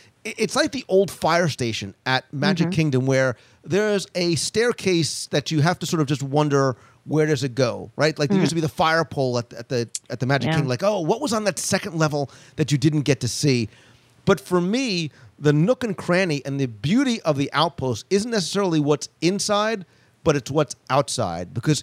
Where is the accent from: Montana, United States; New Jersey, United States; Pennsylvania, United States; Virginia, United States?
New Jersey, United States; And look, I'm Italian. I'm from New Jersey. It's hard to find a good Italian sausage sandwich.